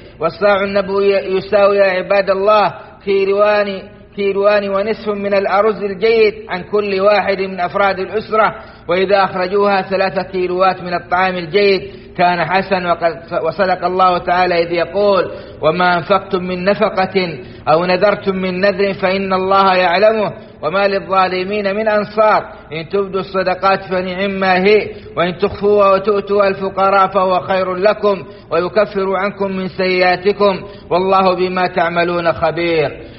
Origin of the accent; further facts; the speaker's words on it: Saudi Arabia; اللهم أدم على بلادنا السعودية أمنها وإيمانها وقيادتها